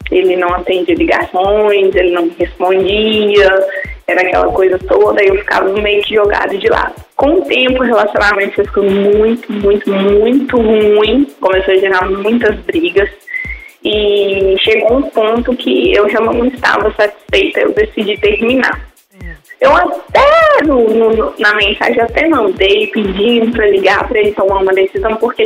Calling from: Sete Lagoas, Minas Gerais, Brazil; Eu falo de Sete Lagoas, Minas Gerais.

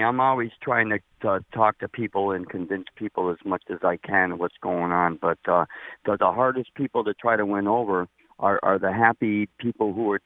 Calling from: Springfield, United States; I'm calling from Springfield.

